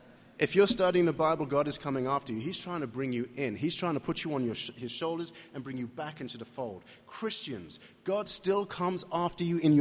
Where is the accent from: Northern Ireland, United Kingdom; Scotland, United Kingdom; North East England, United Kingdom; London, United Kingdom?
London, United Kingdom; moved away as an adult; now in United States; I was here from London, England. I was on a scholarship to train as a dancer